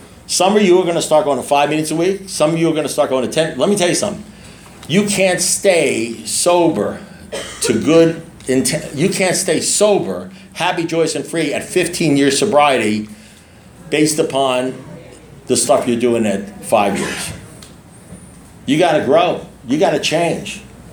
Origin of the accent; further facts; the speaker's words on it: New York, United States; I said, no, I'm Jewish kid from New York.